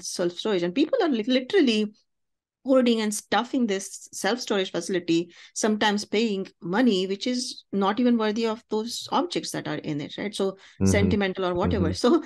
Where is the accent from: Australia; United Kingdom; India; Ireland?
India; English is a second language; now in United States; Because I come from India